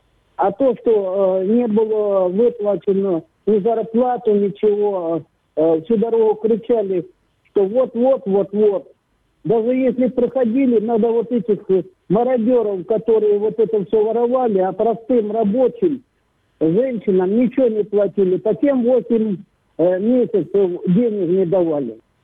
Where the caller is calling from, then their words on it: Sloviansk, Donetsk Oblast, Ukraine; я со Славянска.